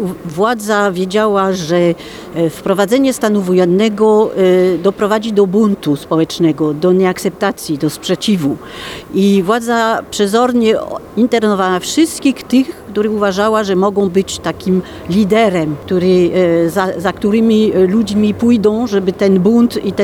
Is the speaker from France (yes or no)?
yes; France; Polish is a second language; now in Poland; ja wiedziałam jako Francuzka, co mnie czeka w takim momencie, jak jest stan wojenny w Polsce.